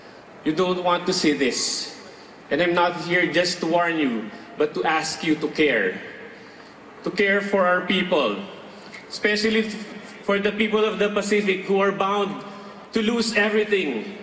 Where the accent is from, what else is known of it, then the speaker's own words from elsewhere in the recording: Philippines; I come all the way from the Philippines.